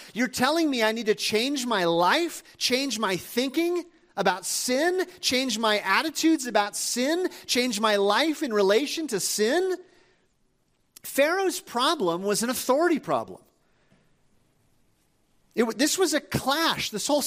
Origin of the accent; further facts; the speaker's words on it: Minnesota, United States; Growing up in Minnesota, we had a farmer, a friend, real close friend, and he was notorious.